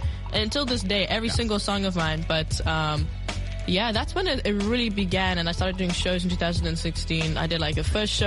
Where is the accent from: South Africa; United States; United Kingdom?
South Africa; but I grew up in South Africa.